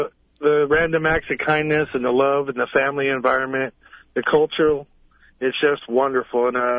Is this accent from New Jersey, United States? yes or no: no; Seattle, Washington, United States; You know, I come from Seattle, and these aren't things that I normally see.